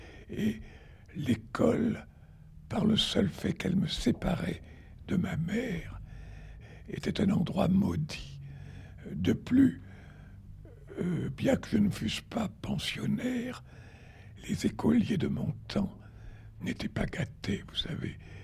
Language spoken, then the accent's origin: French; Nouvelle-Aquitaine, France; mon pays natal, le pays d'où est sortie une partie de ma famille, dans le Bazadais, eh bien, c'était un pays vraiment sauvage du temps de mon enfance. C'était un pays où les routes ne menaient nulle part, où les paysans ne parlait que le patois